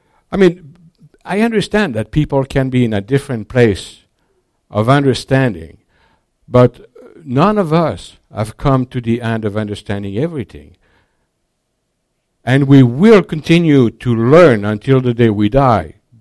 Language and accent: English; France; I couldn't believe that when I came from France to have hot water and milk.